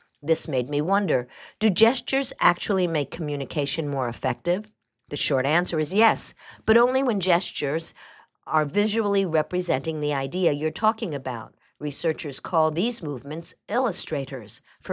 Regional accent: Italy; now in United States; I grew up in Italy, where gesturing is practically a second language. Now that I live in the United States

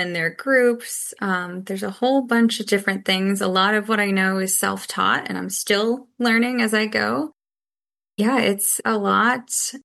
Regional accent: Boston, Massachusetts, United States; Wicked is because I'm from Boston

